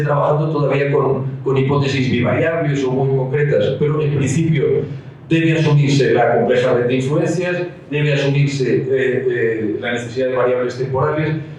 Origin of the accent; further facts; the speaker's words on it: Balearic Islands, Spain; Nosotros crecemos, por ejemplo, en Mallorca, de donde yo vengo, somos 1 millón de habitantes.